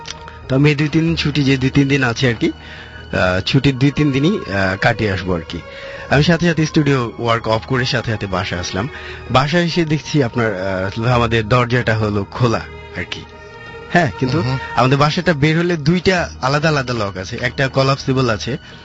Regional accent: Rajshahi, Rajshahi Division, Bangladesh; now in Dhaka, Bangladesh; আমি রাজশাহীর ছেলে। আমি মূলত ঢাকায় থাকি।

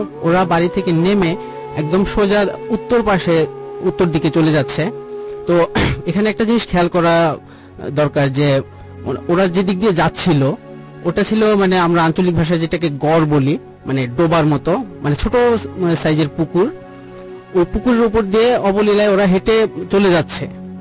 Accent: Kamalapur, Dhaka Division, Bangladesh; আমি এসেছি কমলাপুর থেকে।

